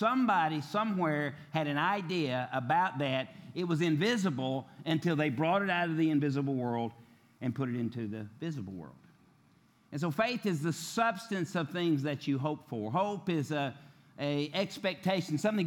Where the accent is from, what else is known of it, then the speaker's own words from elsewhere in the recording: Tennessee, United States; I'm from Tennessee, too.